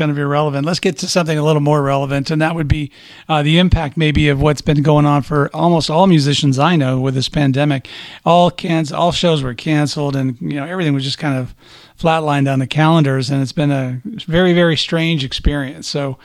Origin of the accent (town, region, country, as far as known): Midwest, United States; born or raised there; now in Arizona, United States